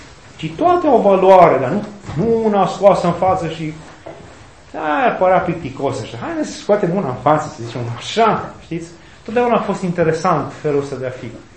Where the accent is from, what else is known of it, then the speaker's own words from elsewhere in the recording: Moldavia, Romania; Și am întâlnit foarte mulți oameni care erau din Moldova și apoi noi suntem moldoveni